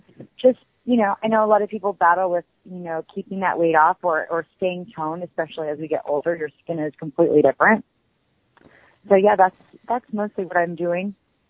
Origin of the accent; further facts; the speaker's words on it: Denver, Colorado, United States; also born or lived in Las Vegas; I grew up in Denver, and I moved straight right after high school to Las Vegas, and I lived there for 17 years